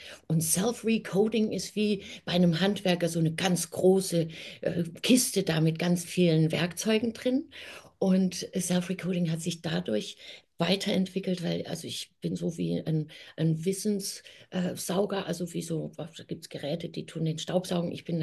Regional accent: Germany; moved away; Und ich bin in Deutschland geboren und dort auch aufgewachsen und bin dann sehr früh von Deutschland weg

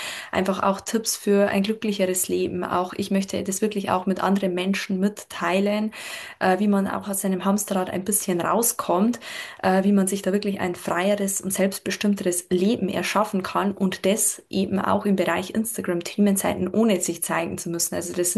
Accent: Bavaria, Germany; Ich bin oder ich lebe im wunderschönen Bayern. Hört man auch ein bisschen wahrscheinlich aus meinem Akzent mit raus.

